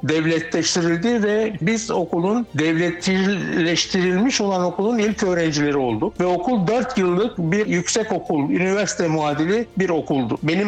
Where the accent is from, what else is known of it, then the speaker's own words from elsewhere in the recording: Kasımpaşa, Istanbul, Turkey; born there; Ben de Kasımpaşa'da doğdum. 1955 senesi Bedrettin Mahallesi'nde.